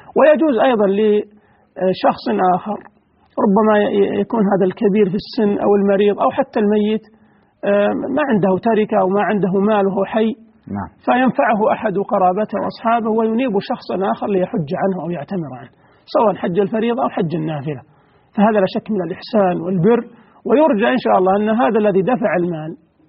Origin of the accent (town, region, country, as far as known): Saudi Arabia